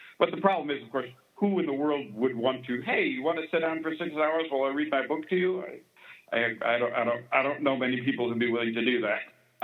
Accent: Virginia, United States; I'm not from Southern California. I grew up in Virginia, but I've lived there for like, you know, over 30 years

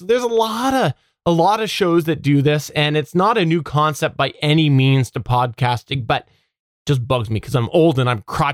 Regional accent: Canada; I'm Canadian, by the way.

